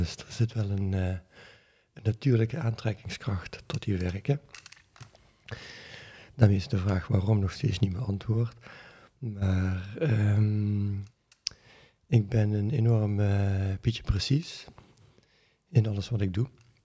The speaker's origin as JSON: {"language": "Dutch", "region": "Limburg", "country": "Netherlands", "lives_now": "Deventer, Netherlands", "said": "Ik kom oorspronkelijk uit Limburg, dat is niet te verbergen, ook niet in een podcast. Ik woon nu sinds 13 jaar heerlijk in Deventer."}